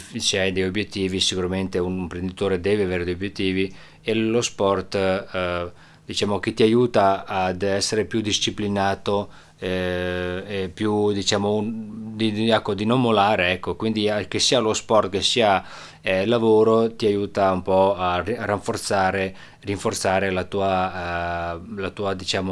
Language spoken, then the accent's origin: Italian; Sanski Most, Federation of Bosnia and Herzegovina, Bosnia & Herzegovina; Italian is a second language; moved away; è partito un convoglio da Sanski Most, cioè del mio paese, e di circa un 300 persone, siamo usciti dai pullman, camion, macchine, su un passo Monte Vlašić, e poi siamo scesi a piedi verso Travnik